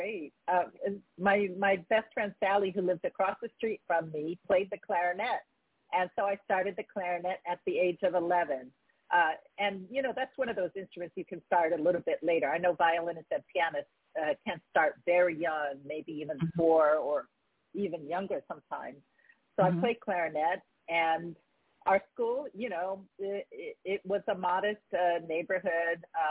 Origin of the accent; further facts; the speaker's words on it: New Jersey, United States; first language Korean; English is a second language; also born or lived in Japan / South Korea; I grew up in South Jersey, but mainly I'm an Army brat. My father was African-American. He served in the Army, and we lived in Japan and Korea as well. So actually, my first language was not even English. My mother is Korean.